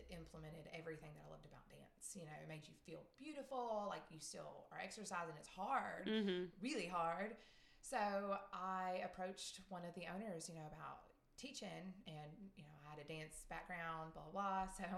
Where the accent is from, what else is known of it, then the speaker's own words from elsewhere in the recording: Kentucky, United States; moved away as an adult; now in Mississippi, United States; and I was born and raised in Kentucky. And I was like, let me go see the world.